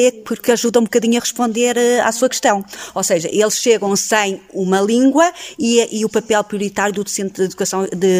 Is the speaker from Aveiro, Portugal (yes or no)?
no; Lamego, Viseu, Portugal; Eu, pessoalmente, sou a única que sou daqui perto, porque sou de Lamego.